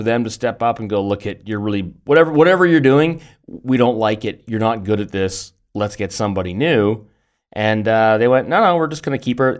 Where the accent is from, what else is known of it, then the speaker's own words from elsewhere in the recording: Canada; but also I'm Canadian still, so there is some skin in the game, just less than normal.